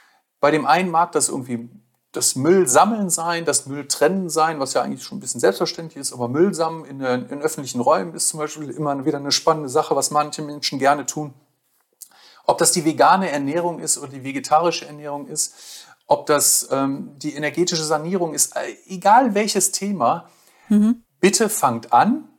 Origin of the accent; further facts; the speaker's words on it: Bremen, Germany; Ich werde sicherlich in Bremen auch wieder antreten, meine Heimatstadt.